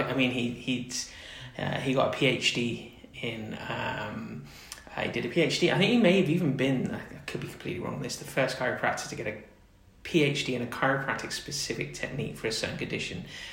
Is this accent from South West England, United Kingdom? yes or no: yes; Plymouth, South West England, United Kingdom; So I'm from Plymouth, down in Devon.